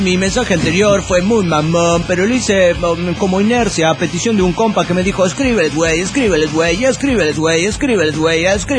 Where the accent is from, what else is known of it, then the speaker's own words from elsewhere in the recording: Mexico City, Mexico; Soy el mochilero del DF mexicano.